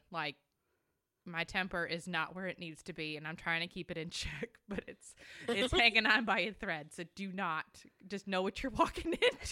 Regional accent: Michigan, United States; Listen, I grew up in Michigan. This is not cold.

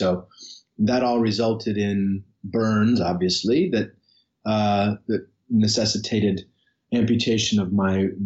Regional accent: Chicago, Illinois, United States; No, I'm very proudly from Chicago. My family, we moved around a fair amount, and I lived many different places, but Chicago is sort of my home base.

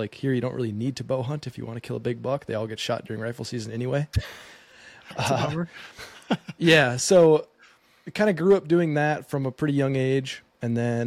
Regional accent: Minnesota, United States; I grew up here in Minnesota, just whitetail hunting, kind of casual, like rifle season type stuff.

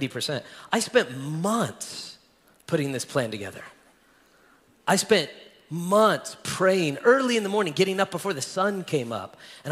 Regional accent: Las Vegas, Nevada, United States; I'm from Las Vegas. I don't know. All I know is dust and caliche rock, right?

